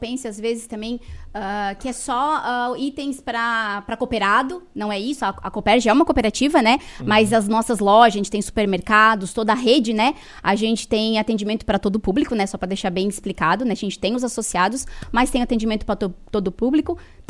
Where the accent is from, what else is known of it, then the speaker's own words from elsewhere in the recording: Treviso, Santa Catarina, Brazil; eu sou suspeita a falar, porque eu sou aqui de Treviso